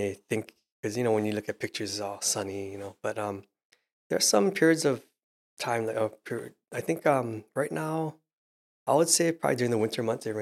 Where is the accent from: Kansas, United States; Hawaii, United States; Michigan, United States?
Hawaii, United States; I remember one summer I went back to my hometown and near Waikiki Beach, just Kapi'olani Park.